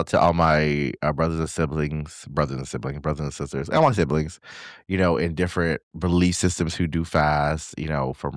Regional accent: the South, United States; I'm from the South, right, y'all? You know, I'm a simple Southern Christian girl.

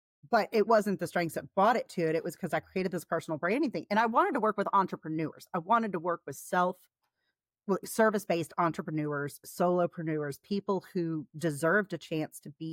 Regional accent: United States; I don't want to say a narrow viewpoint of being an American, but that is my culture and what I was raised in, even though I've had a lot of overseas experience.

